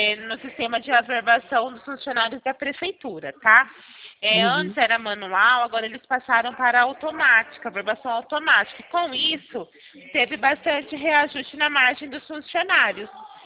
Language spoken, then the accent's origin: Portuguese; Araraquara, São Paulo, Brazil; Eu sou de Araraquara.